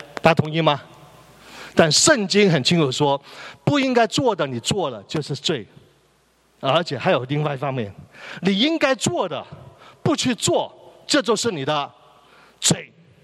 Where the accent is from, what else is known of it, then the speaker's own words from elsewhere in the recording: China; 我们中国人从头一天就开始相信这个世界是有上帝的